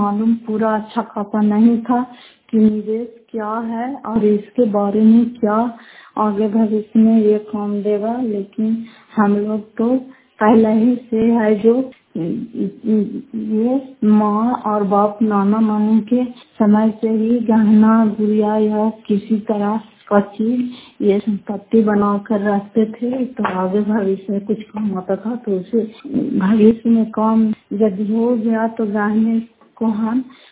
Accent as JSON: {"language": "Hindi", "town": "Fatehpur", "region": "Bihar", "country": "India", "said": "घर फतेहपुर, पंचायत मकरौता, जिला नवंदा, कराकचरा ब्लॉक की निवासी हूँ।"}